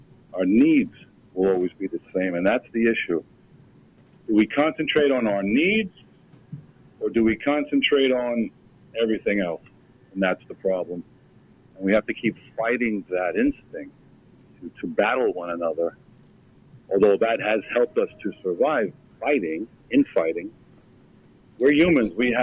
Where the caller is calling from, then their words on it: New York, United States; Good afternoon. I'm in Nassau County.